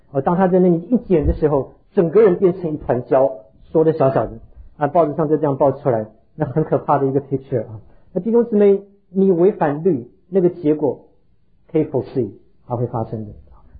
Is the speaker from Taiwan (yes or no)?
yes; Taiwan; born or raised there